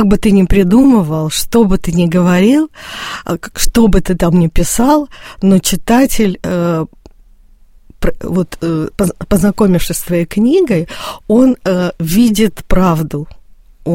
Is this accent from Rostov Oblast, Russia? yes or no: yes; Taganrog, Rostov Oblast, Russia; Причем я родом из Таганрога, мы земляки с Чеховым. И в момент, вот, когда я родилась в 60-м году